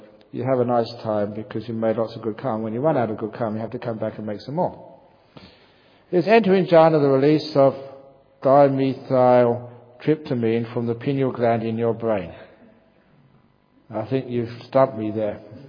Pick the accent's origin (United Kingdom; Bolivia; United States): United Kingdom; England; I mean, when the Buddha was an Indian, I'm English.